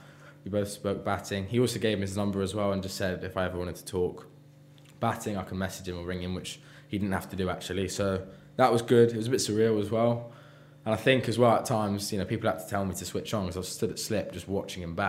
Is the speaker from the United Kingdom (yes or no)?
yes; England, United Kingdom; deep down, I'm an Englishman. I am an Englishman.